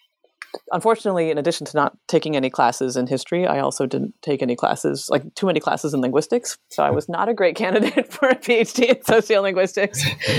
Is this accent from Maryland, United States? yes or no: no; Seattle, Washington, United States; I was 18. And even though I'm from Seattle, I've got no excuse.